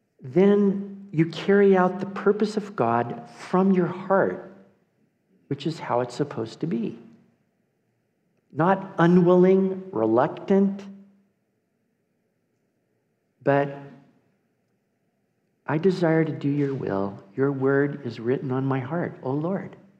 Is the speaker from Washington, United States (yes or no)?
yes; Bellevue, Washington, United States; I'm from Bellevue, Washington. What am I doing in Germany?